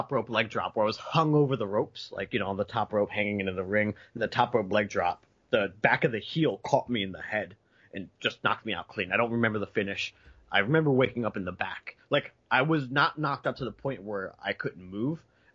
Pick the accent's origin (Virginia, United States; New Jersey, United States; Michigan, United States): New Jersey, United States; I would cross the bridge to watch. I grew up in New Jersey.